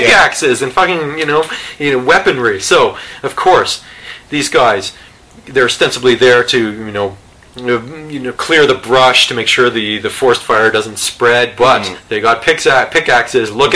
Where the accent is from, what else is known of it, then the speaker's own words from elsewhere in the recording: Toronto, Ontario, Canada; Yes. We're from Toronto.